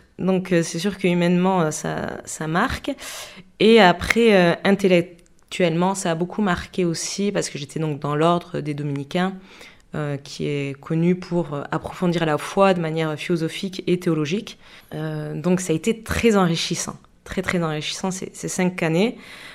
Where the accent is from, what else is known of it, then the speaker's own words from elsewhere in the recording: Quimper, Brittany, France; born there; je suis née à Quimper, donc je suis arrivée à Bayonne par rapprochement familial avec ma famille maternelle.